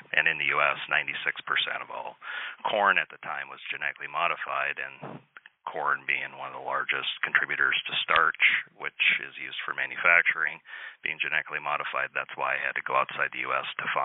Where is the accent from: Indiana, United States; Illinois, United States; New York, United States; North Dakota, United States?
North Dakota, United States; My background, I grew up in North Dakota, agricultural background, and attended the University of North Dakota for aviation.